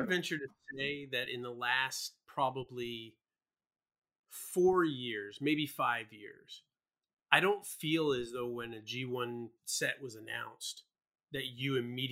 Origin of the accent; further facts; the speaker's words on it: New York, United States; I love Eddie. I'm from New York, so Eddie rocks.